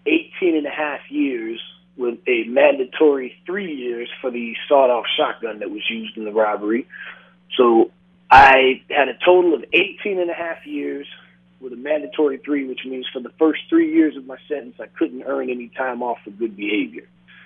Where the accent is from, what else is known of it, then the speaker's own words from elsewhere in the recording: Miami, Florida, United States; like most kids growing up in Miami, we watched Gordon Solie.